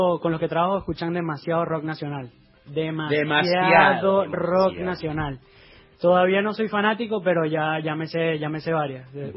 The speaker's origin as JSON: {"language": "Spanish", "country": "Venezuela", "moved": "yes", "said": "Yo no soy tan cultura venezolana"}